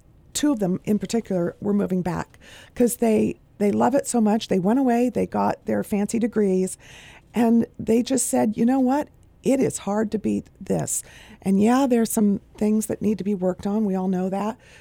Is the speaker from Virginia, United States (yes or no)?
no; California, United States; I'm a newcomer at 35 years being here. I'm originally from the Bay Area.